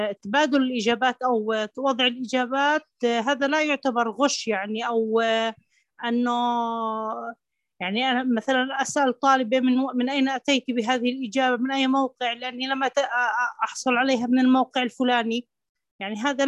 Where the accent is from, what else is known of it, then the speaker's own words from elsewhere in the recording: Saudi Arabia; محذوف من عندنا في السعودية